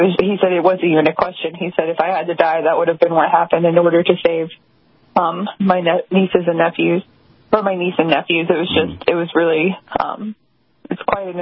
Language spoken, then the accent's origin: English; North Carolina, United States; especially when I pass through my hometown, you know, it's a military town where Camp Lejeune is